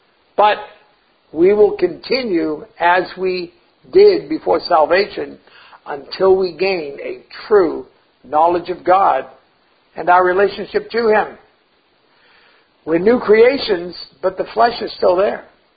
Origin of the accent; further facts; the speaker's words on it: Boston, Massachusetts, United States; The old way, what I learned growing up around Boston and the workplace, was that when you did business, you came to an agreement